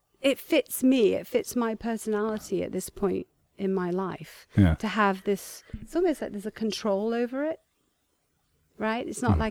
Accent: East Midlands, United Kingdom; born there; I was born in Lincolnshire.

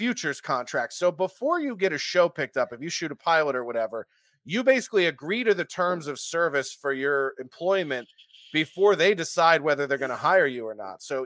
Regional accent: Philadelphia, Pennsylvania, United States; And we premiered at 1.3 at our week two episode in my hometown of Philly.

